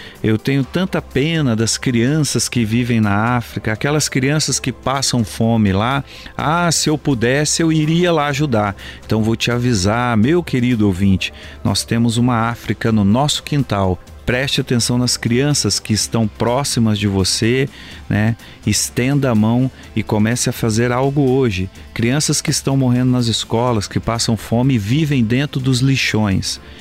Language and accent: Portuguese; Minas Gerais, Brazil; Eu sou mineiro, posso falar, comida mineira, olha, tem um tempero especial.